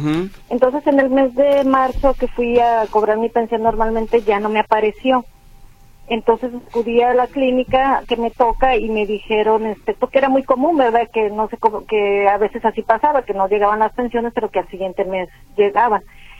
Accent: Zacatecas, Mexico; pero yo soy del estado de Zacatecas

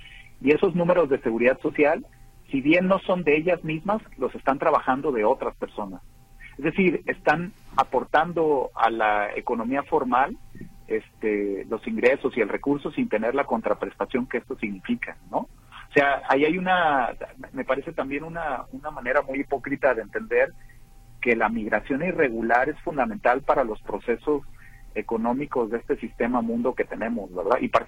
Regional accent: Mexico; vamos a tener que librar en este momento como mexicanos

